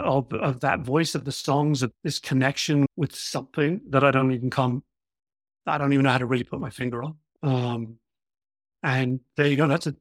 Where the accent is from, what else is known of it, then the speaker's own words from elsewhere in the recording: South Coast of England, United Kingdom; also born or lived in Liverpool / London; So I grew up in the south coast of England, on the coast, moved to London. I actually studied in Liverpool, moved to London, spent 20-something years in London